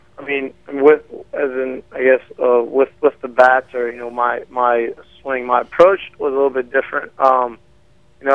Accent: Louisiana, United States; I'm from Louisiana. I live, you know, my hometown's 45 minutes west of Baton Rouge. So, or east of Baton Rouge, sorry.

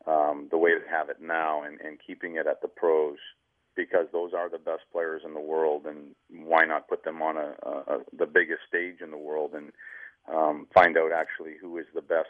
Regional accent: United States; I mean, I'm growing up in the States

